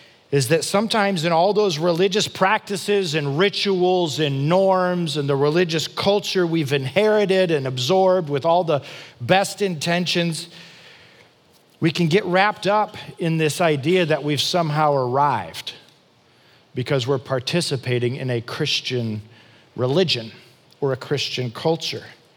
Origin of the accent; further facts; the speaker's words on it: Michigan, United States; I mean, I was from Michigan. I got to go to Florida.